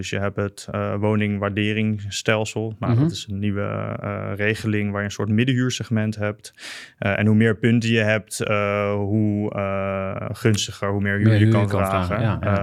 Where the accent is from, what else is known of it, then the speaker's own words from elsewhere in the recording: Netherlands; Nou zijn wij Nederlanders veel meer polderaars.